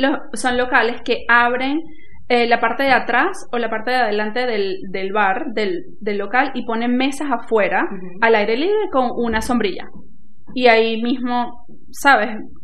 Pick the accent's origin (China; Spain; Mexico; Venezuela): Venezuela; yo soy venezolana